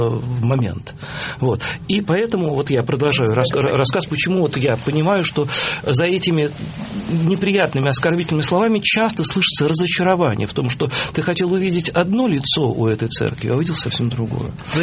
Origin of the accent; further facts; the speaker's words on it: Moscow, Russia; потому что я родился и прожил в Перово